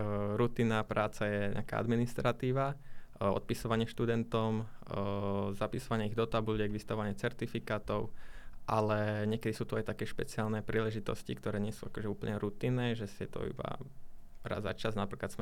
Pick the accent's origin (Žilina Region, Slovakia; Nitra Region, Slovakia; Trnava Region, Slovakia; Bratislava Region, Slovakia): Bratislava Region, Slovakia; Svätý Jur; Pochádzam z okolia Bratislavy, konkrétně z města Svätý Jur, ale študujem v Trenčíně